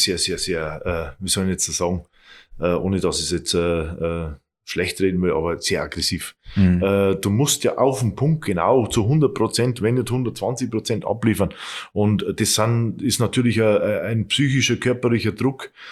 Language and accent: German; Bavaria, Germany; weil es einfach schön ist bei uns in Oberpfalz.